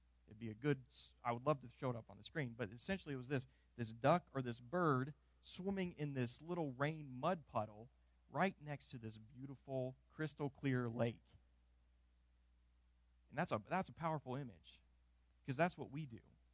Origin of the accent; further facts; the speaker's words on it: Waynesfield, Ohio, United States; one of the big things that life was like growing up in Waynesfield was that everybody called themselves a Christian